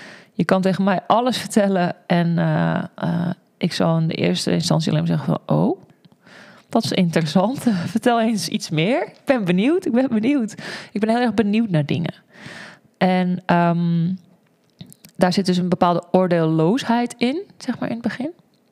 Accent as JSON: {"language": "Dutch", "town": "Egmond aan Zee", "region": "North Holland", "country": "Netherlands", "tie": "born or raised there", "said": "Ik woon in Alkmaar. Ik kom uit Egmond aan Zee. Daar ben ik opgegroeid."}